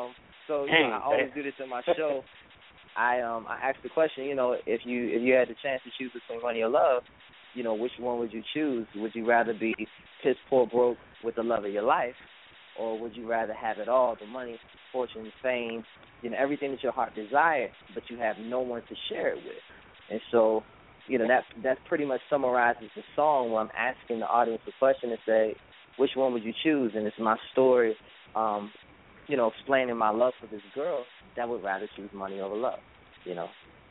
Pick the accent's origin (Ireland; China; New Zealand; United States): United States; Washington, District of Columbia; I'm from Washington, D.C.